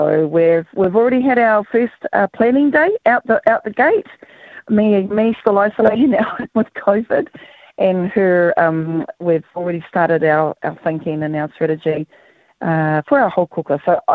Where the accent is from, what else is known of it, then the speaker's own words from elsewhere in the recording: Northland, New Zealand; including in my hometown in Hokianga